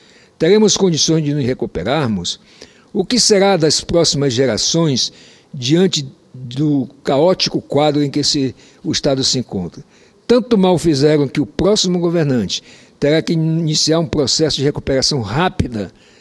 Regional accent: Roraima, Brazil; eu, como roraimense e como representante do meu estado aqui

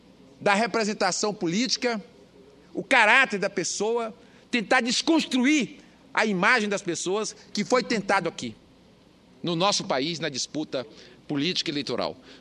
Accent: Northeast Region, Brazil; Nós, como nordestinos, sabemos e sentimos muito isso.

